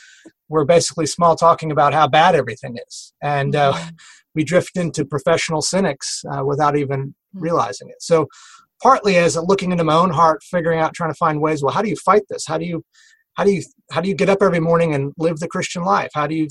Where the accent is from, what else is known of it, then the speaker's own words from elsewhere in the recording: Kingwood, Texas, United States; But I grew up in the Houston area of Texas in a suburb called Kingwood.